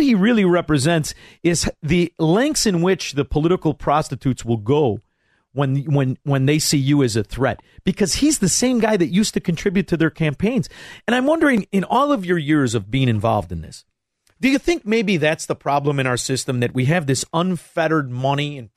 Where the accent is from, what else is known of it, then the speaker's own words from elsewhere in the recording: Illinois, United States; You have to remember I'm from Illinois.